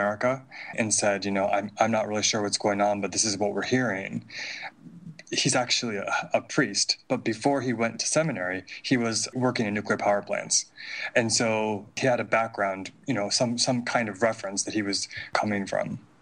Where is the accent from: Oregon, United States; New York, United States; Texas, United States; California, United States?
New York, United States; born there; moved away as an adult; also born or lived in Plattsburgh, United States / Japan; I was born in New York, and I went to school in Plattsburgh, New York, and studied literature. And then I moved to Japan